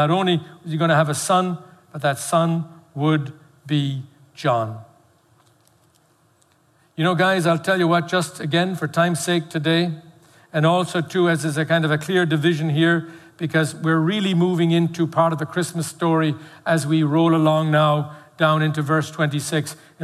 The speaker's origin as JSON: {"language": "English", "country": "Ireland", "tie": "born or raised there", "said": "as an Irishman, as a Roman Catholic, back in Ireland, some Presbyterian, some Scottish in me as well, but mostly I grew up as a Roman Catholic in Ireland."}